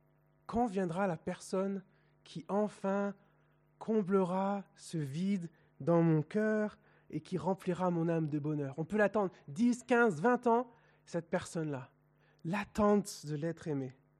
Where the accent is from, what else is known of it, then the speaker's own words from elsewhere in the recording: Hauts-de-France, France; Je viens du Nord. On dit que dans le Nord, on a le soleil dans le cœur parce qu'il fait tout le temps gris.